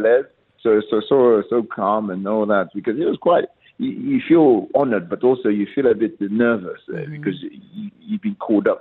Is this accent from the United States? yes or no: no; Nigeria; first language Igbo; English is a second language; my native tongue, my first mother tongue is Igbo, yeah, because in Nigeria we have three major tribes, is Hausa, Yoruba, and Igbo.